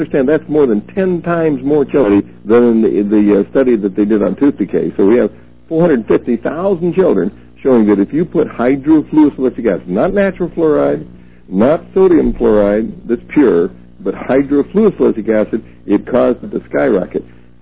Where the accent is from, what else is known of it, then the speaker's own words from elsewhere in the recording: United States; I'm just doing it because I'm an American, and I know what it's doing to our country.